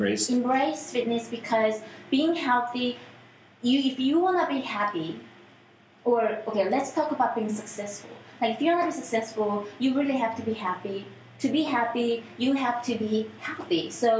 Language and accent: English; South Korea; English is a second language; moved away as an adult; also born or lived in United States; I am not American, and all my 20 years I was raised and lived in Korea, so I was born also.